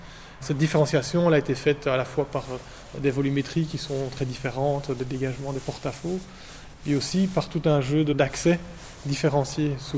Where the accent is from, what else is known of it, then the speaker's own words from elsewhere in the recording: Louvain-la-Neuve, Wallonia, Belgium; ingénieur architecte, comme Laure, ma collègue. On a tous les deux, on est de Louvain-la-Neuve.